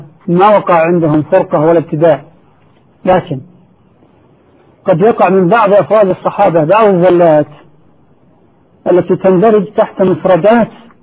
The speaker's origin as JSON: {"language": "Arabic", "country": "Saudi Arabia", "said": "فمثلا عندنا في المملكة العربية السعودية وفي عموم جزيرة العرب"}